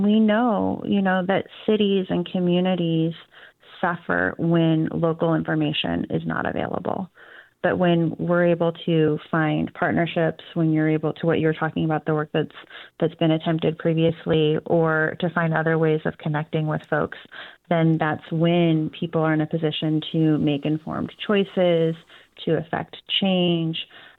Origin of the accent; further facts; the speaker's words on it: West Coast, United States; growing up on the West Coast, it always felt kind of absent of history.